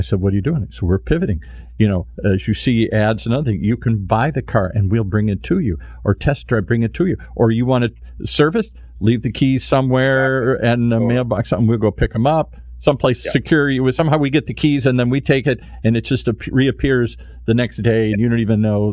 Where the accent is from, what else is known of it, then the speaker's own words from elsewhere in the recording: Detroit, Michigan, United States; I grew up in Detroit, suburban Detroit.